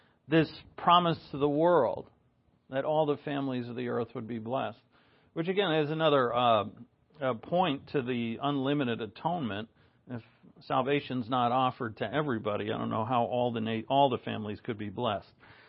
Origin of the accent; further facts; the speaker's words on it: United States; I'm not really of this nation. I mean, I'm American, yeah, but my true country is in heaven.